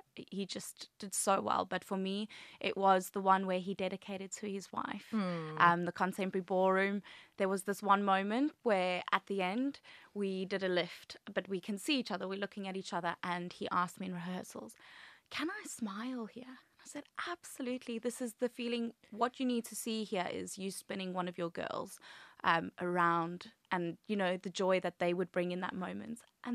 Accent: South Africa; growing up in South Africa, you know, I was brought up on a farm at home

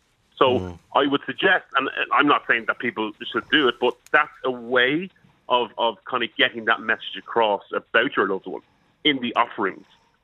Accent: Kentstown, County Meath, Ireland; I'm from Kentstown, just outside Navan.

